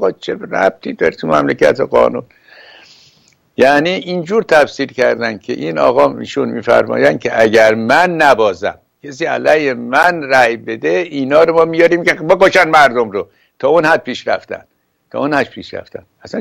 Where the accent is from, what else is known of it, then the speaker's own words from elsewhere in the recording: Iran; آقا ما ایرانی هستیم، این چه طرز اندیشه ایست؟